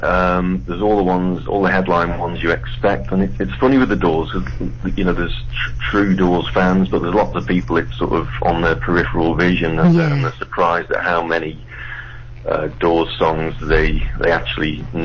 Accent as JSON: {"language": "English", "region": "North West England", "country": "United Kingdom", "said": "All local lads. I'm from the Wirral myself."}